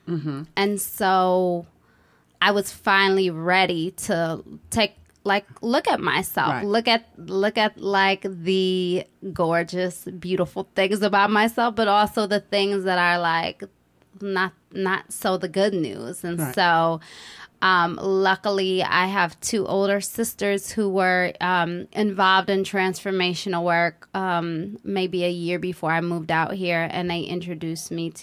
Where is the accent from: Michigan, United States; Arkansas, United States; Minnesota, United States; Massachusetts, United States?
Michigan, United States; Detroit; I had never seen that growing up in Detroit. I just was like, everybody in Detroit where I come from, it's like, you're hard.